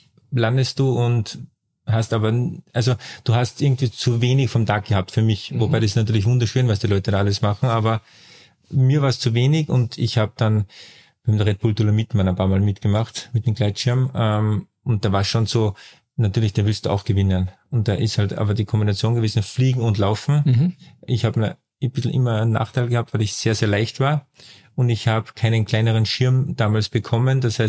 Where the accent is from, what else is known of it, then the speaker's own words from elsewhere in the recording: Werfenweng, Salzburg, Austria; also born or lived in Vienna; Und das ist jetzt meine Heimat. Also ich sage eigentlich, das ist meine Heimat, Werfenweng, weil ich die ersten 4 Jahre Wien, ich bin dort gerne, dass ich meine Verwandten besuche, aber ich bin halt ein Bergmensch